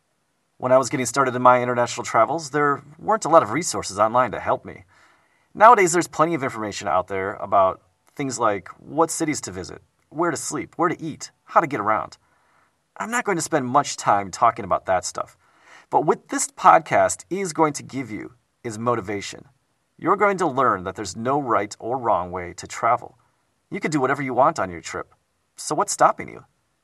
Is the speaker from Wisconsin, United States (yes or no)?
yes; Wisconsin, United States; now in Beijing, China; I'm an American from the state of Wisconsin. I've spent much of my adult life traveling, and currently I live in Beijing, China.